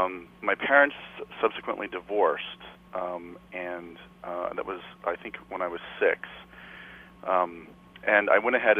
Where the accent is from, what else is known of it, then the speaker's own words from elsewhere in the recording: Idaho, United States; also born or lived in Kansas; I'm originally from Kansas, but I grew up predominantly in Idaho, like way on the outskirts of Boise.